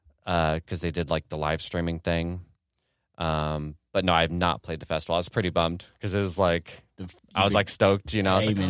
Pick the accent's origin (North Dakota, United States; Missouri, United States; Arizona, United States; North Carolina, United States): Missouri, United States; Kansas City; now in Detroit, United States; I'm from Kansas City, lived in Kansas City my whole life.